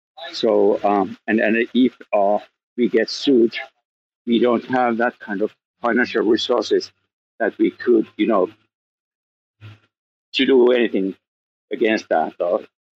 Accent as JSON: {"language": "English", "country": "Finland", "lives_now": "United States", "said": "So I'm originally from Finland, but we are based in California and Wisconsin, USA."}